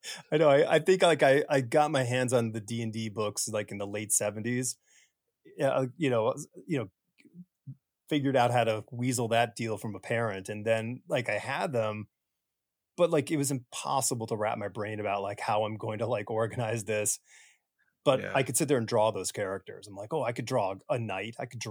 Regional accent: Connecticut, United States; Well, I'm from Connecticut, but my father was born and raised in Dearborn and all those.

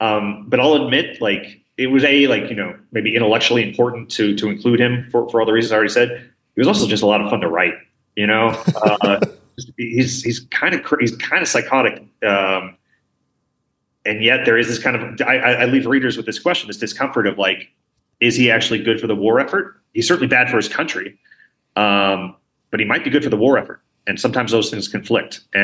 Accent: Nevada, United States; I'm originally from Nevada, and the state really was built up by folks, veterans and civilians from the Civil War that were looking to start a new life.

